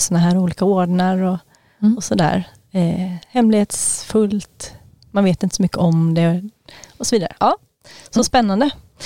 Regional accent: Gothenburg, Västra Götaland County, Sweden; jag är uppväxt i Göteborg

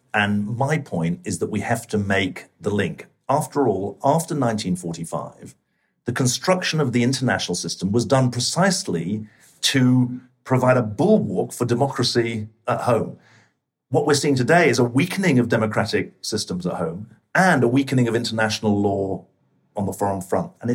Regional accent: United Kingdom; as a British citizen, albeit one who's living abroad at the moment.

